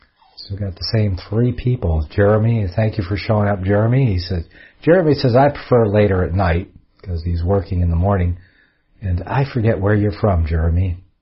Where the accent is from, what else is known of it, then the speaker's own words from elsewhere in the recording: Michigan, United States; I'm from Michigan, so I know what the weather's like over there in Wisconsin. Kind of the same in Michigan.